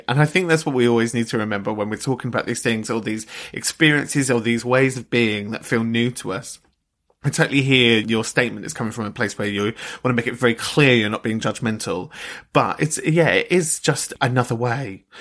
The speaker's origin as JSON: {"language": "English", "region": "London", "country": "United Kingdom", "said": "Do I have chips with that? Of course I don't. I come from London. It's mash."}